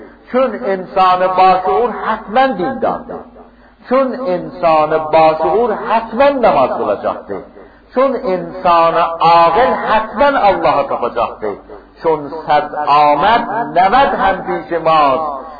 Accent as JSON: {"language": "Azerbaijani", "region": "Zanjan Province", "country": "Iran", "lives_now": "United States", "said": "Yani istedim hatta bu hadde kimi bilindirmeye ki ben aslen İranlıyam."}